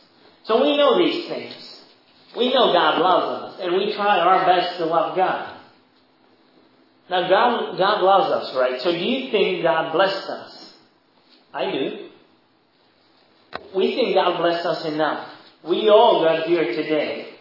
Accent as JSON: {"language": "English", "country": "Czechia", "said": "I came here from the Czech Republic, which is a small country in the middle of Europe."}